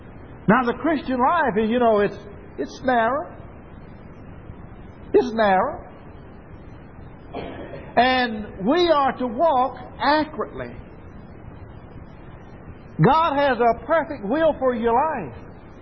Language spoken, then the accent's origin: English; Mississippi, United States; I was raised down on the Noxubee River. And there were always trees falling across the rivers and the creeks down there.